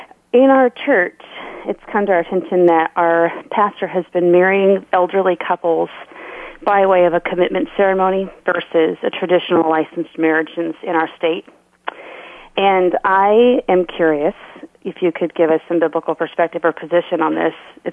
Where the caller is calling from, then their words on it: Northwest, United States; I'm calling from the Northwest